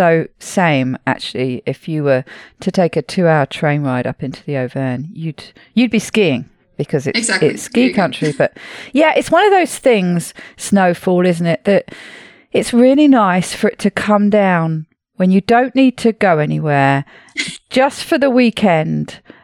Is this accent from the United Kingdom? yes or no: yes; United Kingdom; Now, as a Brit, I spend most of the year complaining about the weather.